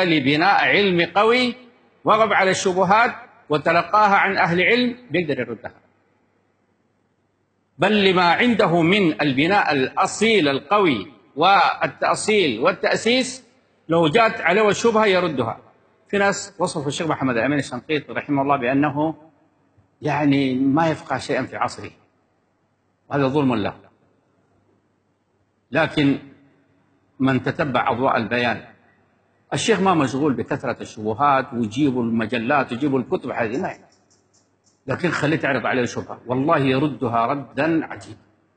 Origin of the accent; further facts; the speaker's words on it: Sudan; accent: Sudanese; الشيخ الغديان ده بلهجتنا احنا السودانية بخطك في وضعك المناسب لك طوالي.